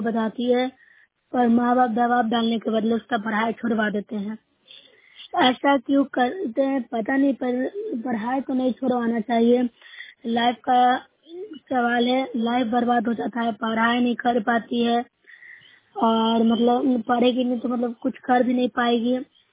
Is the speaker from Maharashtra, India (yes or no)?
no; Bihar, India; मैं नौसरा ब्लॉक से हूँ, जिला नालंदा के निवासी हूँ।